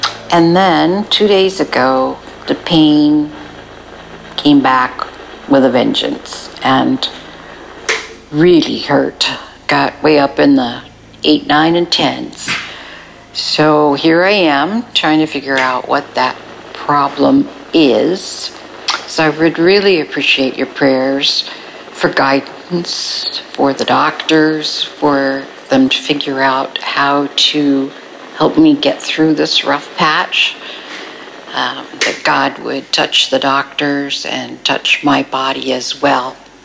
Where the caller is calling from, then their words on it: California, United States; I'm calling from Southern California. To be exact, I'm calling from a hospital bed.